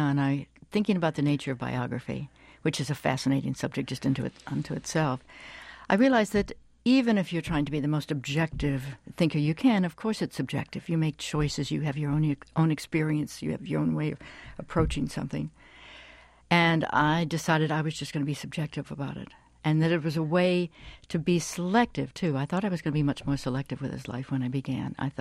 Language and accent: English; Midwest, United States; I grew up in the Midwest.